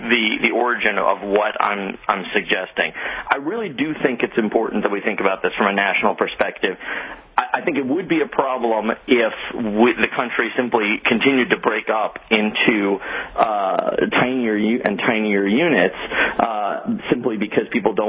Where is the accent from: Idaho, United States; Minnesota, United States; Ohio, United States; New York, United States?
New York, United States; but I'm a New Yorker, and New York is a mid-sized state geographically